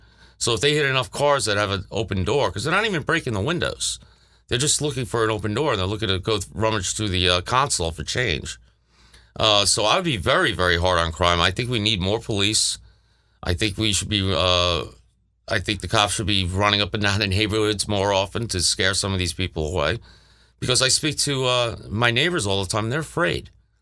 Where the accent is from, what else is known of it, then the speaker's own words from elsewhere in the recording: Long Island, New York, United States; I mean, considering that I'm from Long Island, I'm used to more thriving towns or more thriving cities. Well, New York City, of course, but I was not a New York City guy.